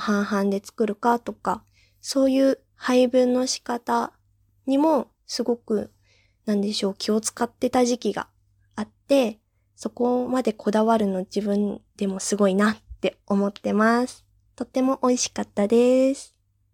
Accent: Iwate, Japan; 出身地はどこですか？はい。私の出身地は岩手県です。

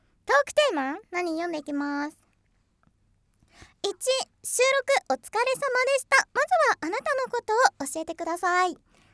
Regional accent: Tsuruoka, Yamagata, Japan; born there; also born or lived in Aomori; 主に青森に住んでた期間が長くてですね、で、あの生まれは山形なんですよ。山岡の鶴岡っていうところで生まれたんですけど、なのでなんかイントネーションが あっちゃこっちゃにね行くことが多いんですけれども

